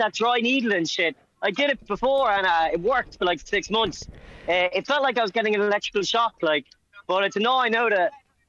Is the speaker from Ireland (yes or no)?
yes; Ireland; I was going to say even if I'm Irish, but then I'm like, no, it should be especially if I'm Irish.